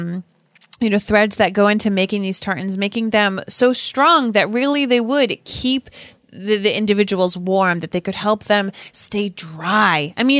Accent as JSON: {"language": "English", "region": "Scotland", "country": "United Kingdom", "said": "Being Scottish myself, you know, seeing my family tartans"}